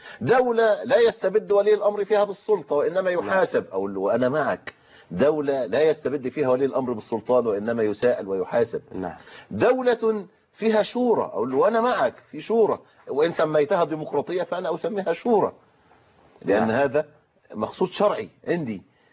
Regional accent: Egypt; يعني مسألة عندنا في مصر

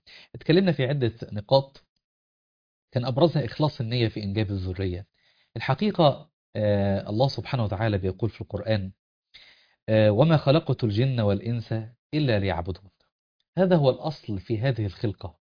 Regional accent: Upper Egypt, Egypt; عندنا عندنا في الصعيد يا سيدنا

